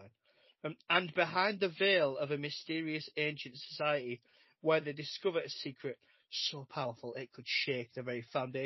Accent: England, United Kingdom; But, you know, I'm English. It's half expected, isn't it?

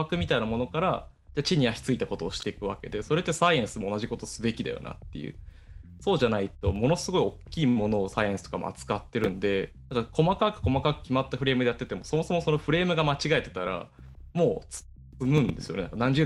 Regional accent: Niigata, Japan; 僕も新潟出身で結構、まあ、田舎でカルチャーがもうめちゃくちゃ盛ん中心地ではないんで

